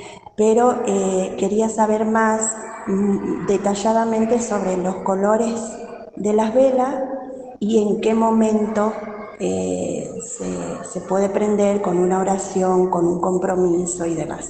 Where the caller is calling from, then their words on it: Rafaela, Santa Fe, Argentina; de Rafaela